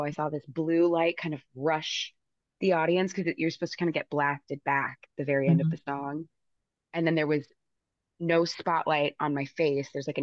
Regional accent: Modesto, California, United States; also born or lived in Portland; I am from Modesto, California. It's a little town in central Northern California. Was born there, grew up there for a little bit, moved to Portland, Oregon for a little bit.

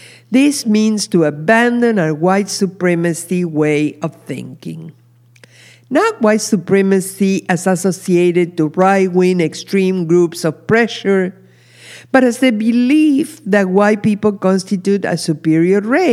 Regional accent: Argentina; I live in the diaspora, and so does Mandla, a member of our congregation. I'm from Argentina

